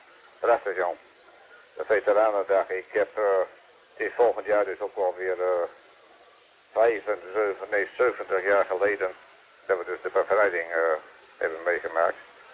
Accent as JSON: {"language": "Dutch", "region": "Groningen", "country": "Netherlands", "said": "ik ben een Groninger."}